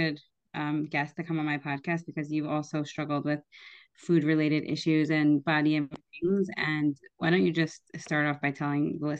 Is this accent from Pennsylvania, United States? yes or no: yes; Scranton, Pennsylvania, United States; It's funny when you say that you're born and raised in Farapa because I'm like born and raised in Scranton.